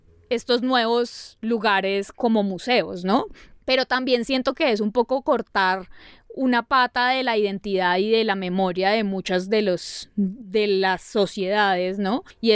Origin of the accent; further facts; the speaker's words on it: Colombia; sigue siendo esencial a nuestra construcción de identidad como colombianos